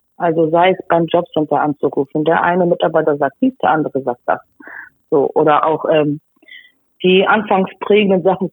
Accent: Hamburg, Germany; ich komme aus Eimsbüttel

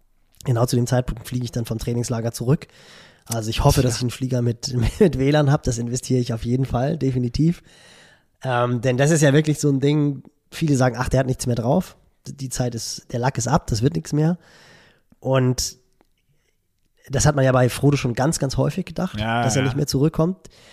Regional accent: Barmstedt, Schleswig-Holstein, Germany; ich bin ja in Barmstedt groß geworden, so einem kleinen Vorort von Hamburg, 45 Autominuten entfernt.

